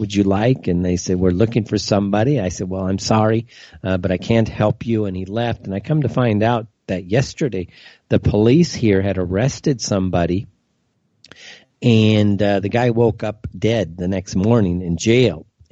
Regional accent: United States; you know, as an American, we're treated very well here.

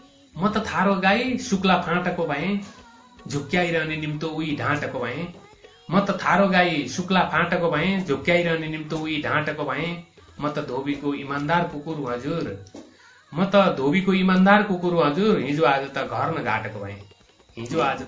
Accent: Biratnagar, Koshi Province, Nepal; मेरो घर चाहिँ विराटनगर हो, वार्ड नम्बर 3

